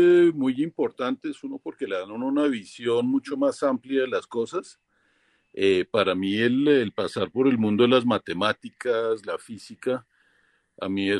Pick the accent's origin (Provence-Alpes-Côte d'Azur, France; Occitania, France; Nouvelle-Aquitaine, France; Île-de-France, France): Île-de-France, France; Paris; also born or lived in Spain / New York / Canada / Italy; now in Colombia; nací en España, viví en Nueva York, crecí en París, llegué a Colombia en los años 70, de aquí me fui al Canadá, a Italia y a Japón los últimos 30 años.